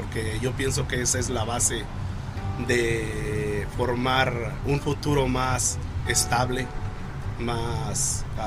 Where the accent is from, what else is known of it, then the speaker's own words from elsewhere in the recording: Encarnación de Díaz, Jalisco, Mexico; Jalisco. Soy de La Chona, Jalisco, exacto.